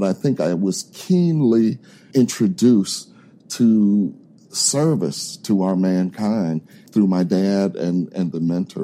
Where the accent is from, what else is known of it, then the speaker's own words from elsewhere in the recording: Nashville, Tennessee, United States; when I grew up here in Nashville, Tennessee, I grew up around a community of mentors who happened to be African-American physicians.